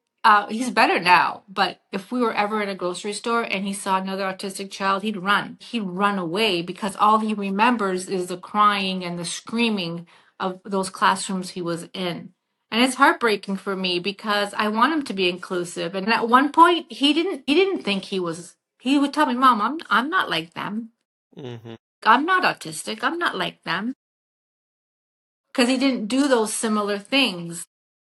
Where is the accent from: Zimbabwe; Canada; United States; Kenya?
Canada; And I'm like, "Carmen, we're Canadian."